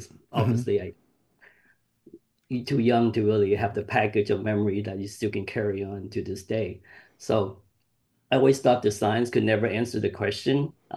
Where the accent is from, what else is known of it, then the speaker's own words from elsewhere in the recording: Vietnam; born there; English is a second language; my ancestry is Chinese, and I've been through three generations of being refugees.